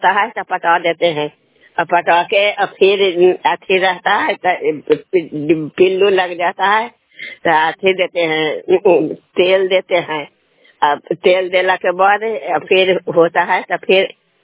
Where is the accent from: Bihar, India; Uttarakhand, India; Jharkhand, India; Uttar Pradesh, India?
Bihar, India; Nalanda; नालंदा जिला के रहने वाला हूँ।